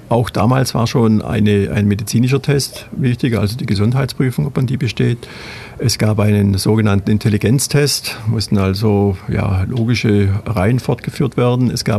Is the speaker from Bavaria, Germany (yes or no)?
yes; Bavaria, Germany; Also ich komme wirklich aus dem Land, vom Land, aus dem Allgäu und bin auch mitten auf dem Land aufgewachsen, also nicht mal im Dorf, sondern tatsächlich direkt neben einem Bauernhof.